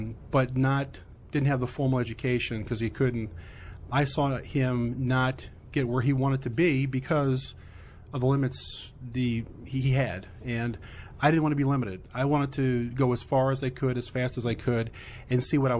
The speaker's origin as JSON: {"language": "English", "town": "New Orleans", "region": "Louisiana", "country": "United States", "tie": "born or raised there", "said": "It was almost like a Mark Twain existence. I lived about a block from the Mississippi River. Rode my bike everywhere, across the ferry into the French Quarter."}